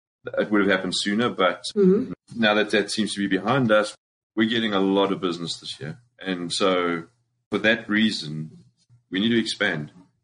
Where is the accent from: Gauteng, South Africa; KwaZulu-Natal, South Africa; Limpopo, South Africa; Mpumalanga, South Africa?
Gauteng, South Africa; Springs; moved away as an adult; now in New York, United States; We want to know where you're from. I'm from Springs, proudly from Springs. Yep. I moved over with another company, Arthur Anderson, to New York